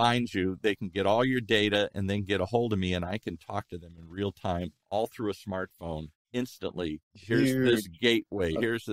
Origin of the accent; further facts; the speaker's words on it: Ireland; Well, I'm Irish. That happens all the time.